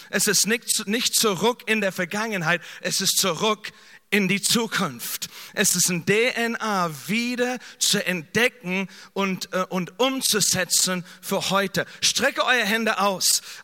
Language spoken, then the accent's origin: German; Kansas City, Missouri, United States; German is a second language; now in Germany; Erstens, also mein alte Heimat, Kansas City